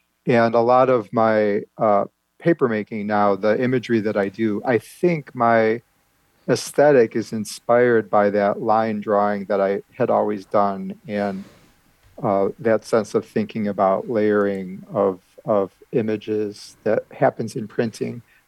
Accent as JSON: {"language": "English", "town": "Cleveland", "region": "Ohio", "country": "United States", "tie": "born or raised there", "said": "So I grew up in the Cleveland, Ohio area, and I had always taken art classes and been interested in art"}